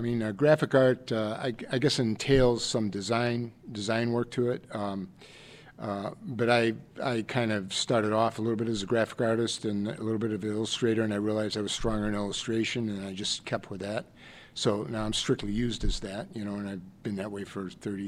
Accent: Dearborn, Michigan, United States; Yep, born and raised in Dearborn.

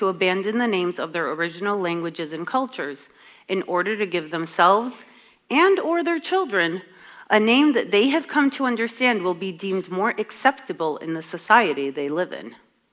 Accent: United States; See, I was born and raised here in America.

